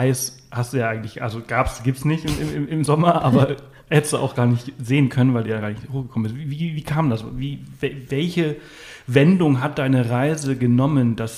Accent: Balearic Islands, Spain; Ich bin auf Mallorca aufgewachsen.

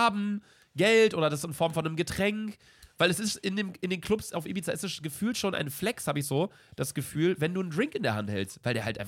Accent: England, United Kingdom; ja, ich bin Engländer.

